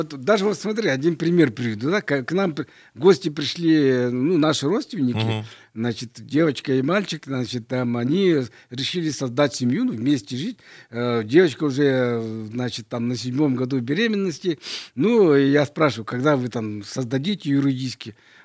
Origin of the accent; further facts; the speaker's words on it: Russian Far East, Russia; Знаете, я вот коренной дальневосточник. Я здесь родился, я здесь вырос, я здесь работал.